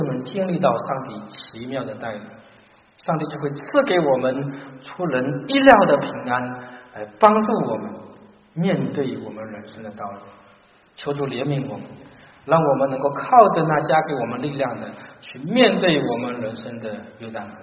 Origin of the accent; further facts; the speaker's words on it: Wenzhou, Zhejiang, China; 2017年，就是今年，是福音传入我老家温州的150周年。